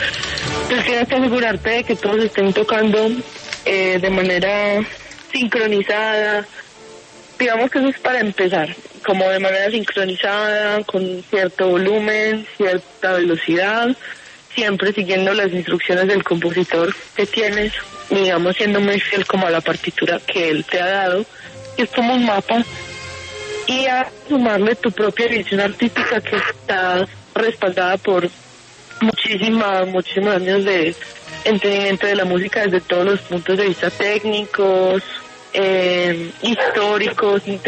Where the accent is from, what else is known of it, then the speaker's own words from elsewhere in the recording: Medellín, Antioquia, Colombia; cuando me preguntaban de dónde eres y yo decía de Medellín